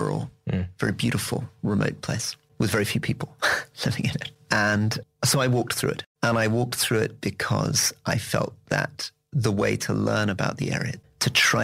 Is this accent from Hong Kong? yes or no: yes; Hong Kong; born there; also born or lived in Malaysia; So I was born in Hong Kong.